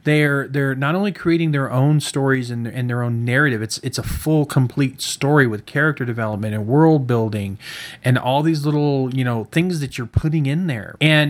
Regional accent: Fresno, California, United States; also born or lived in Tennessee; They know I grew up in Fresno, and I played role playing games there, and I had a circle of friends there. And I had to move out of state. I had to go to Tennessee

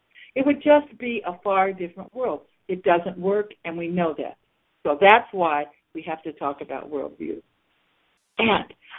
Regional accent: Columbus, Ohio, United States; also born or lived in New York State / Scranton / Philadelphia; We're all Americans. I grew up in Columbus, Ohio. I finished high school and went to college in St. Louis, Missouri.

